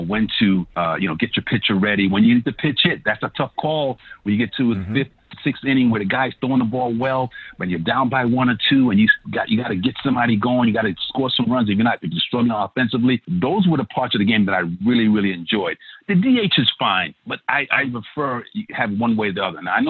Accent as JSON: {"language": "English", "town": "Brooklyn", "region": "New York", "country": "United States", "tie": "born or raised there", "said": "And I live a little closer to Shea Stadium because I grew up in Brownsville, Brooklyn."}